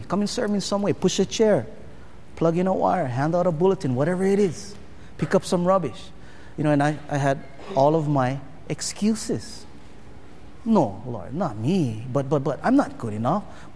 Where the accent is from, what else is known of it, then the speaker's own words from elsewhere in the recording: Honolulu, Hawaii, United States; I grew up in Kalihi, Palama, right down the road, kind of close to this place.